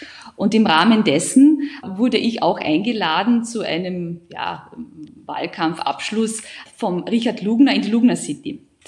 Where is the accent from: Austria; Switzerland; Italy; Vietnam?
Austria; Carinthia; Wir sind die meiste Zeit irgendwo halt jemand mit Migrationshintergrund. Es ist ja ganz egal, ob das jetzt Salzburg, Vorarlberg oder eben ich als Kärntner Slowenien ist.